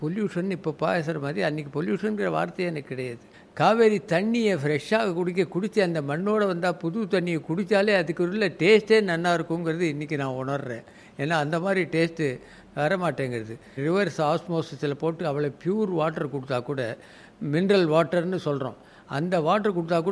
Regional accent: Tiruchirappalli, Tamil Nadu, India; எனக்கு இன்றைக்கி வந்து 78 வயசு ஆயிடுச்சு. நான் திருச்சியில் பிறந்தேன், குளத்தில் பக்கத்தில் மருதூருங்கிற கிராமத்தில் பிறந்தேன்.

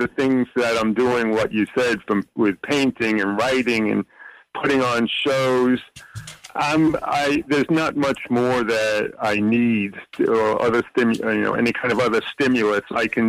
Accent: New York, United States; You know, I'm on some sort of algorithm that must know I'm from New York, and I get these pictures on my mobile that of old New York from the 50s and the 60s.

